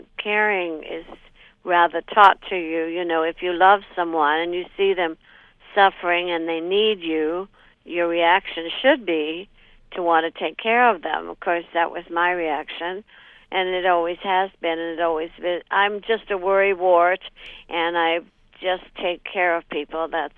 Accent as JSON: {"language": "English", "town": "Burbank", "region": "California", "country": "United States", "tie": "born or raised there", "said": "I was raised in Burbank, California, and they had a Burbank pageantry"}